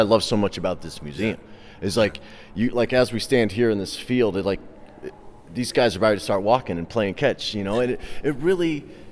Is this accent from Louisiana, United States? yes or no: no; Kansas City, Missouri, United States; You know, I grew up here in Kansas City.